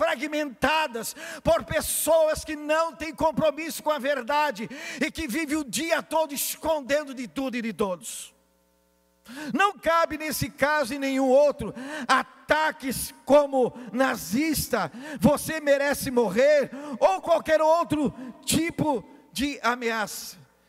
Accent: Santa Catarina, Brazil; quero dizer para vocês que nós catarinenses precisamos ter orgulho do nosso povo.

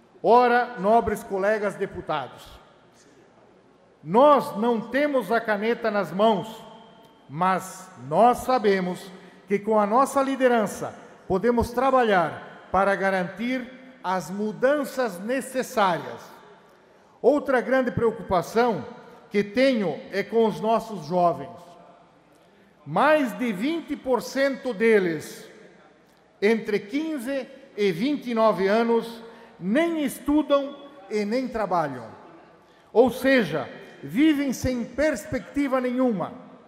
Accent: Corupá, Santa Catarina, Brazil; born there; sou um homem de origem simples, como a grande maioria dos catarinenses. Sou filho de agricultores e desde cedo sei a dificuldade que é ter que plantar para comer. Nasci em Corupá, na divisa com Jaraguá do Sul.

